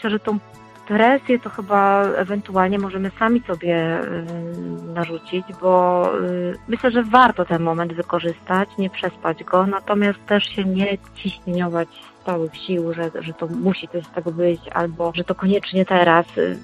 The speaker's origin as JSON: {"language": "Polish", "town": "Opole", "region": "Opole Voivodeship", "country": "Poland", "lives_now": "Wrocław, Poland", "said": "ja już we Wrocławiu mieszkam od wielu, wielu lat. Ja jestem Opolanką, czuję się Opolanką i zawsze będę się czuła Opolanką. Natomiast faktycznie od już kilkunastu lat mieszkam we Wrocławiu"}